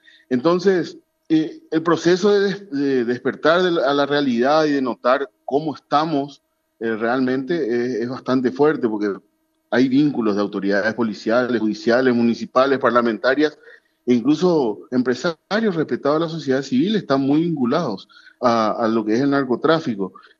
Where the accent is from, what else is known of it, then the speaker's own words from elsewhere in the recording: Paraguay; El gran desafío que tenemos ahora como sociedad paraguaya para las próximas elecciones pasa por este punto